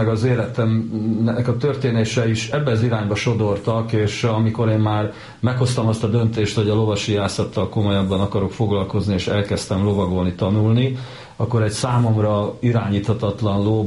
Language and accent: Hungarian; Hungary; born there; ezzel a lelki beállítottsággal én ide születtem Magyarországra, mert mindaz, amivel én itt találkoztunk, különösen az őstörténet, az számomra mintha ismerős lett volna. Tudja, én 1960-ban születtem